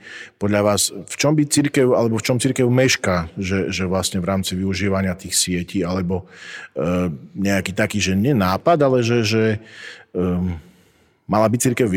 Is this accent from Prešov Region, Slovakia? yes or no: no; Michalovce, Košice Region, Slovakia; ja som mal veľmi živý kontakt so Salesiánmi v Michalovciach, odkiaľ pochádzam.